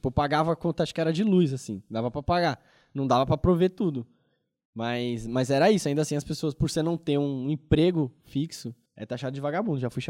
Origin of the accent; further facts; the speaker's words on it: São Paulo, Brazil; eu vim do Grajaú, né, da Zona Sul, extremo sul de São Paulo, também mesma fita, escola pública a vida inteira